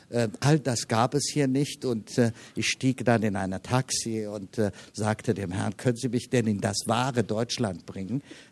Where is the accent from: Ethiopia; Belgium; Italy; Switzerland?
Ethiopia; Addis Ababa; moved away as an adult; now in Germany; Wie Sie richtig sagten, habe ich eine deutsche Vergangenheit. Ich wurde in Äthiopien geboren, hatte deutsche Erzieherinnen und Gouvernanten, ging auf die deutsche Schule in Addis Abeba, habe dort mein Abitur gemacht, kam nach Deutschland zum Studium in Tübingen, später in Frankfurt, promoviert.